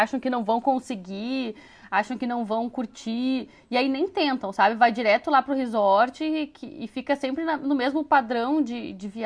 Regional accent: Porto Alegre, Rio Grande do Sul, Brazil; tenho 34 anos, sou jornalista, sou de Porto Alegre, Rio Grande do Sul.

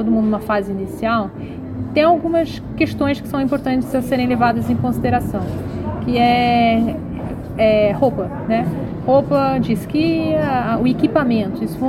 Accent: Rio de Janeiro, Brazil; born there; eu nasci no Rio, sou uma pessoa de praia, de sol, então sempre muito habituada a calor.

